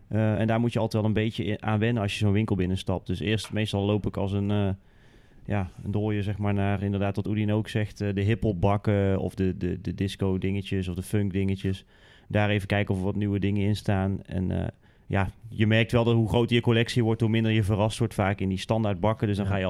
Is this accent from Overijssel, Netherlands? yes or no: no; Groningen, Netherlands; We komen wel uit Groningen, joh.